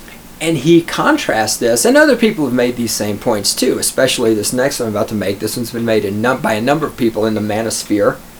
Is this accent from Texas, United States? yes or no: yes; Texas, United States; now in Colorado, United States; I'm from Texas. I don't fucking do snow and ice. Just don't fucking do it, right? I'm in Colorado.